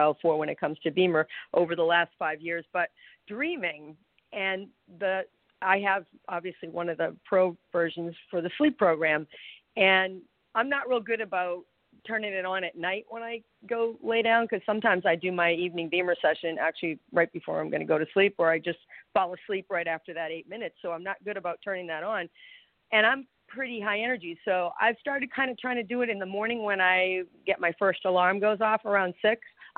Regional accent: Massachusetts, United States; considering my hometown back in Massachusetts got nailed with a bunch of snow

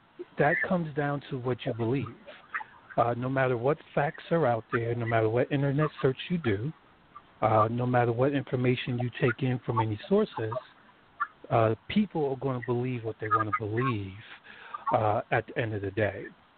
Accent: New Jersey, United States; So, I was born and raised in New Jersey.

